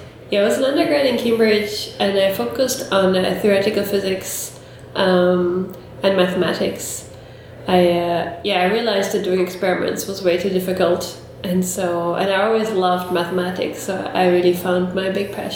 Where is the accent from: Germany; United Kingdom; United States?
Germany; English is a second language; moved away; I grew up in Germany, and when I lived in Germany, I also went to an all-girls school